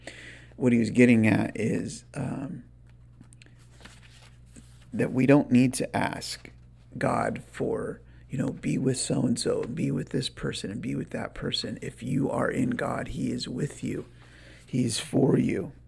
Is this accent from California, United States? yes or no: yes; Fresno, California, United States; I remember at the church that I was raised in Fresno